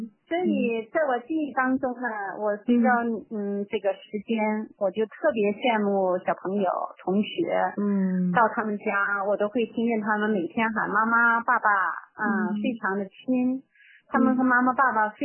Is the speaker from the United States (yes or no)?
no; Panzhihua, Sichuan, China; born there; also born or lived in Yunnan; 生在四川，然后父母是支援滇西南建设，那妈妈怀上我就到了四川，那个产期就到了，就把我生到了攀枝花，当时叫渡口。然后呢马上呢那国家有任务，我父母呢就马上从四川就到了云南。